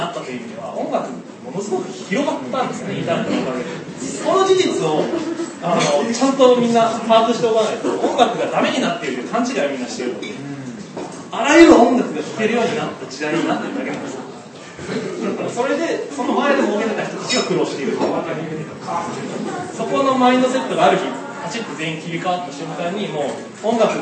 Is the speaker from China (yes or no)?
no; United States; now in Japan; 実はアメリカ育ちで、日本の文化知らずに育ったんです。